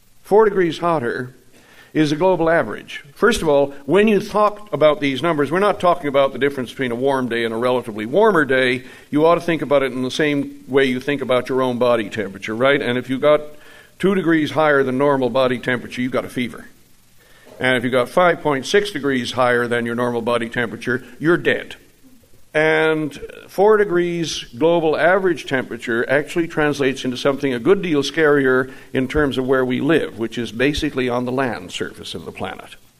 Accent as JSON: {"language": "English", "region": "Newfoundland and Labrador", "country": "Canada", "tie": "born or raised there", "said": "I grew up in Newfoundland."}